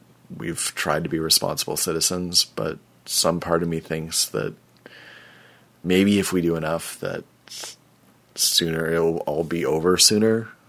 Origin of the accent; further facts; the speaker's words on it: United States; I'm an American citizen, but my mom, stepfather, brother, and sister are all Canadian.